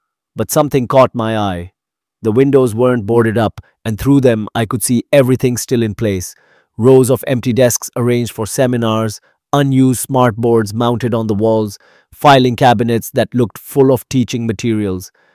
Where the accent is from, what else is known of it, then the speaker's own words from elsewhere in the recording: Manchester, North West England, United Kingdom; I grew up in Mossside